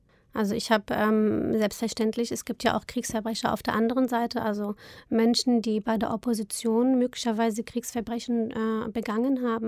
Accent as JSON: {"language": "German", "town": "Rüsselsheim", "region": "Hesse", "country": "Germany", "tie": "born or raised there", "said": "also bis zu meinem 6. Lebensjahr waren wir in einer 2,5-Zimmer-Wohnung"}